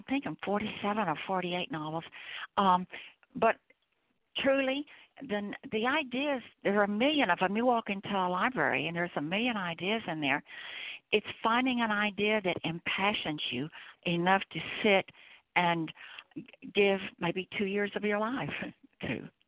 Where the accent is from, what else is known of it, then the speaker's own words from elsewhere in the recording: Deep South, United States; Well, Bennett, I'm from the Deep South.